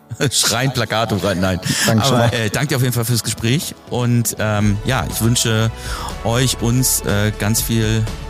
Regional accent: Hamburg, Germany; ich komme aus Hamburg

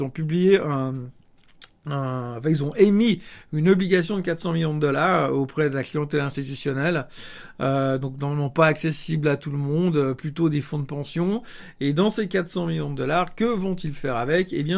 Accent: Switzerland; en tant que bon Suisse, j'essaye d'aide aussi de traiter des actions suisses et pas que des actions américaines.

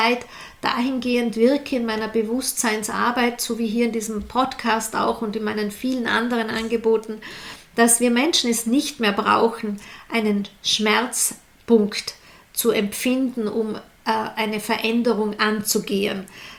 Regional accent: Austria; bei uns in Österreich sagt man, die Dinge ein bisschen glankeln lassen.

